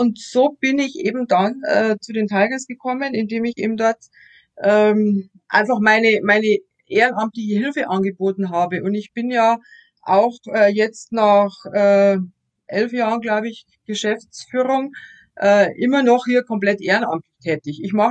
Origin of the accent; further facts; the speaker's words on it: Straubing, Bavaria, Germany; Ich bin auch eine gebürtige Straubingerin. Ich war außer mal zum Studium eigentlich auch nicht groß aus Straubing weg. Ich habe hier meinen Bekanntenkreis, mein Freundeskreis. Wir haben unsere Firma hier in Straubing. Also wir sind einfach hier alt eingesessen